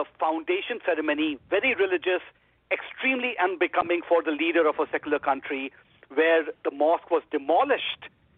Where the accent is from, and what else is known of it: Uttar Pradesh, India; also born or lived in Germany